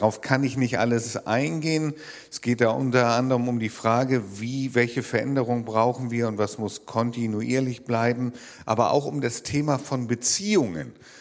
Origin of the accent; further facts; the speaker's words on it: Germany; ich komme ja so aus der Nähe von Hamburg